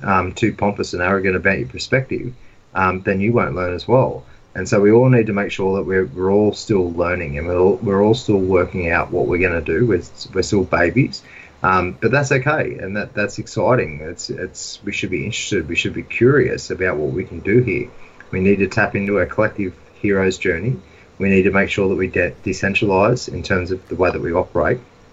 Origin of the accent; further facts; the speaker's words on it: Australia; We are an Australian family, and we need to talk like that.